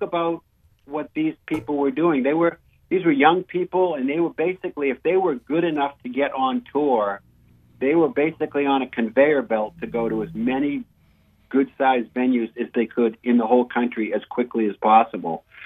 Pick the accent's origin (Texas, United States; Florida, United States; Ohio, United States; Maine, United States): Maine, United States; I grew up in Southern Maine, and so I was certainly aware that in the big band era